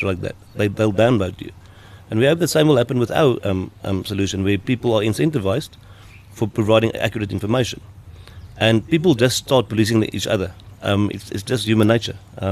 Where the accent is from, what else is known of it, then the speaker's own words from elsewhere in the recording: South Africa; It's just easier to be close to home. And we are South African.